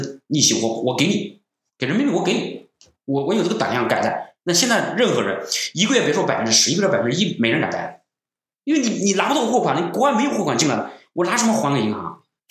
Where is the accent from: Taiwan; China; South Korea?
China; Jiangnan; 但是对中国还是有信心，因为我是来自于江浙沪，我知道这个外贸还可以